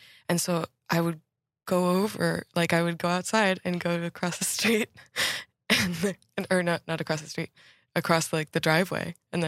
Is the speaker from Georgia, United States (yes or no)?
no; Massachusetts, United States; I grew up north of Boston. So there's like a little triangle of towns.